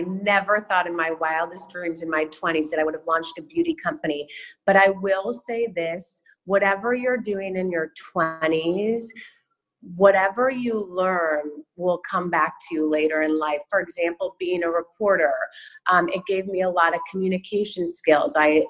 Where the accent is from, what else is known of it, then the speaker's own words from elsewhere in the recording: Chicago, Illinois, United States; I was born and raised in Chicago, and I came out to USD. I had never stepped foot in California except once in Palm Springs.